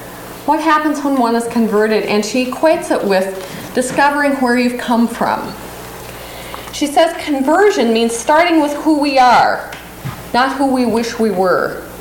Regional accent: Montana, United States; The landscapes that I think shape and sort of nourish who we are, being born and raised in Montana.

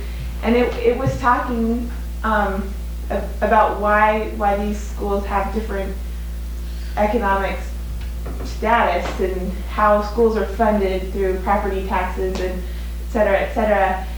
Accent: Everett, Washington, United States; Well, I grew up in Everett, Washington, which is about, and went to high school, which is about 90% white

